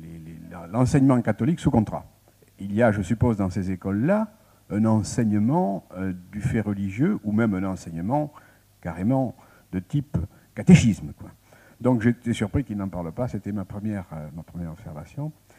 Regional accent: Pau, Nouvelle-Aquitaine, France; je viens de Pau où j'anime une association de citoyens

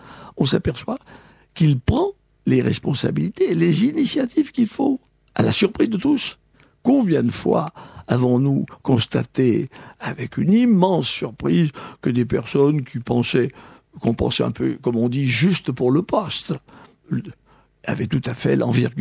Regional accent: Auvergne-Rhône-Alpes, France; Dans mon pays natal, il y a le couvent de la Grande Chartreuse

